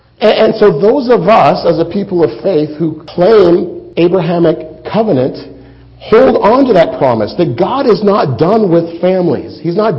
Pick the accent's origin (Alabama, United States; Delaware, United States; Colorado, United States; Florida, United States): Colorado, United States; Now, I grew up in Colorado, and I've been to the Rocky Mountains.